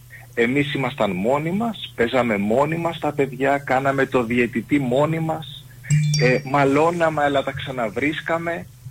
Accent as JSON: {"language": "Greek", "town": "Aigaleo", "region": "Attica", "country": "Greece", "tie": "born or raised there", "said": "η καταγωγή μου είναι από τη Μακεδονία, ποντιακή καταγωγή. Γεννήθηκα όμως και μεγάλωσα στην Αθήνα, στο Εγάλεο είναι το πατρικό μου."}